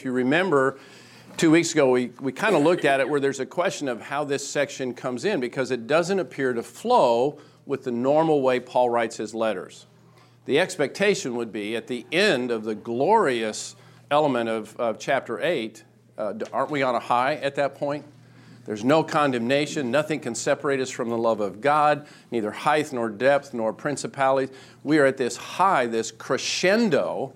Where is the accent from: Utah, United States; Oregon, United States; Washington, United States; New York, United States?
Oregon, United States; And I had been growing up in Oregon with the nice, cool weather